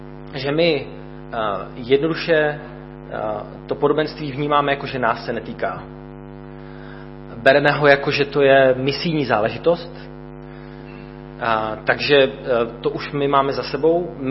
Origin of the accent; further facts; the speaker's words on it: Litomyšl, Pardubice Region, Czechia; z Litomyšle. Mojí službou v Litomyšli je mluvit k mladým. Jsem vedoucí mládeže.